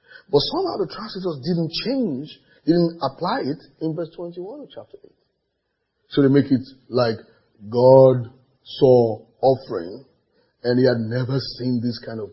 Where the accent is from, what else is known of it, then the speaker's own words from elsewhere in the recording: Nigeria; I'm Nigerian. I can't speak Hebrew.